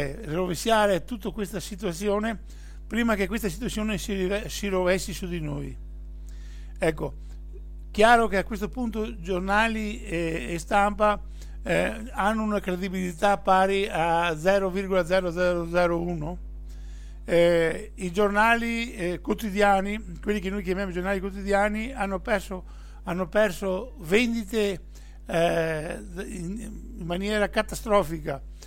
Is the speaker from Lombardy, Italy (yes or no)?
no; Veneto, Italy; e noi come veneti dobbiamo tener conto di questo